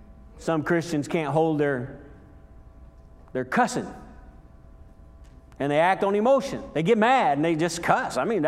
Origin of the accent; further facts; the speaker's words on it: United States; Because, like you, I'm American. I am a patriot. I am a veteran.